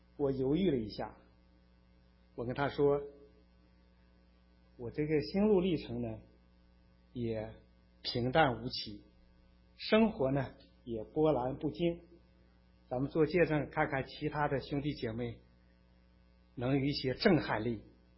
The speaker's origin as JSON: {"language": "Chinese", "region": "Inner Mongolia", "country": "China", "tie": "born there", "lives_now": "Beijing, China", "said": "我出生在内蒙古，工作在北京，在北京工作呢有二十几年的时间。"}